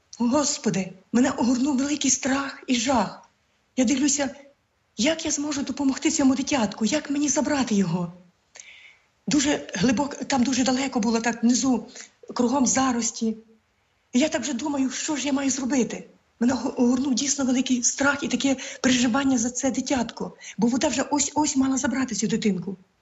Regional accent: Borove, Lviv Oblast, Ukraine; Я народилась у селі Борове Сокальського району Львівської області 1960 року, 14 жовтня.

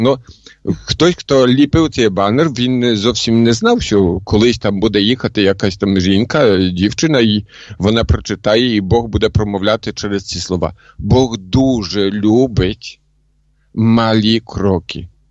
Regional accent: Poland; Ukrainian is a second language; я в Польщі зустрів, я ж поляк, в Польщі це було.

